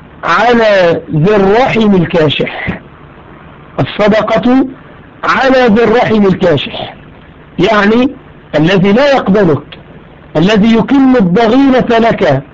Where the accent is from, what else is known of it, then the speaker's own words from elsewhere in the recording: Egypt; الفرس كما ذكرنا التي نسميها في عندنا في مصر هي الكوارع.